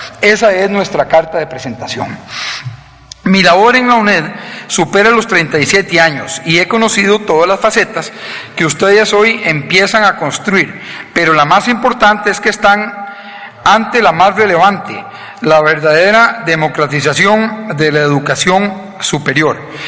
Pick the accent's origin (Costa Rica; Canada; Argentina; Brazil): Costa Rica; Como hermanos centroamericanos, como latinoamericanos, como costarricense, pero principalmente como creyente de que la educación es un bien universal